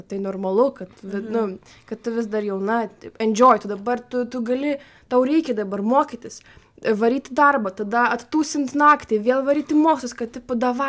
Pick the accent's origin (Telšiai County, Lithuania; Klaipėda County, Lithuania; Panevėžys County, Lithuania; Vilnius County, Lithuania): Vilnius County, Lithuania; Vilnius; aš labai seniai buvau namie, aš iš Vilniaus.